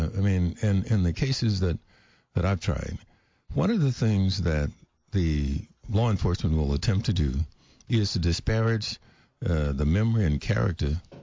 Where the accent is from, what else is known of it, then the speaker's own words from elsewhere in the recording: Houston, Texas, United States; I remember growing up in Fifth Ward when we would leave Hester House and we would walk down Solo.